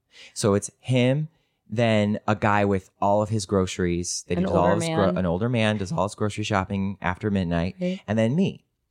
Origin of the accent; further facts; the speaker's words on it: Ohio, United States; And he finally comes out and I'm like really going to tell him off, but I'm from Ohio.